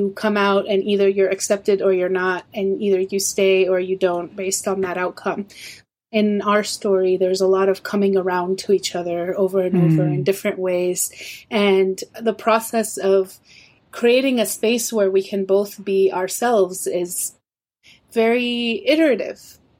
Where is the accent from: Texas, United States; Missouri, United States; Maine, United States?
Missouri, United States; Columbia; also born or lived in New York; I grew up in a town in mid-Missouri called Columbia. It's a college town where the University of Missouri is.